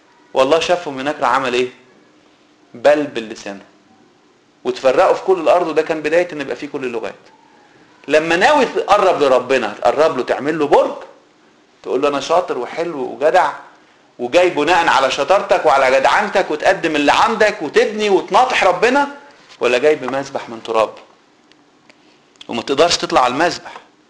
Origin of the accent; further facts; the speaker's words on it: Egypt; زي ما بيقولوا عندنا في مصر